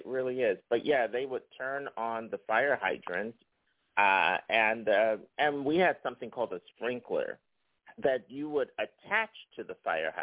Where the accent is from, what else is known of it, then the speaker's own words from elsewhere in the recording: Philadelphia, Pennsylvania, United States; I grew up on Toronto Street in North Philadelphia. And it was really great, right off of Broad Street.